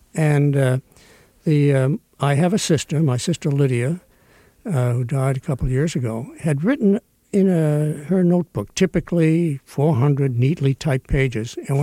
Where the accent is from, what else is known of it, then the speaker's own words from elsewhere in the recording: Stoneham, Massachusetts, United States; when I was a kid growing up in Stoneham, Massachusetts, I wanted more than anything else to be called Bill Summers and to look like Clark Gable.